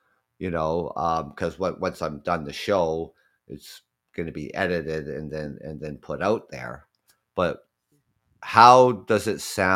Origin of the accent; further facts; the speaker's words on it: Ontario, Canada; I'm Canadian.